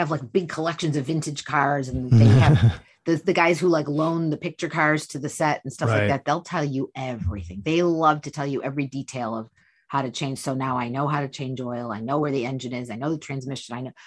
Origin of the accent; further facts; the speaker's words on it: Detroit, Michigan, United States; I'm from the Motor City.